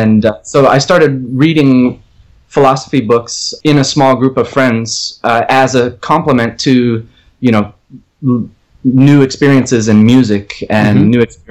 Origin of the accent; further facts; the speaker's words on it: Cleveland, Ohio, United States; also born or lived in Dayton; I was born in Ohio. So I grew up my early years in Dayton, Ohio. And then my family moved to Cleveland, to a suburb of Cleveland. Mm-hmm. And I was raised in a suburb of Cleveland until I was 18.